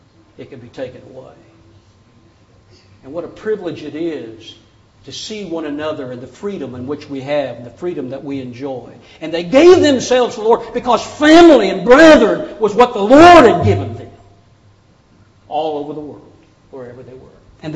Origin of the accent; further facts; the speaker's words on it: Texas, United States; I was raised in Texas. You know how those Texans are.